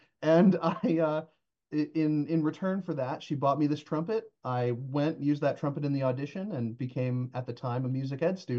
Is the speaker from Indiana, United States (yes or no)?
no; Hamden, Connecticut, United States; now in Binghamton, United States; I'm actually at the moment for a little longer living in Binghamton, New York, but I am originally from Hamden, New Haven area. I was born in New Haven, raised there.